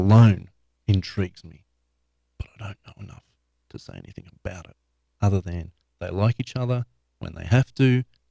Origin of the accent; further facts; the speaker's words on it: Australia; I'm Australian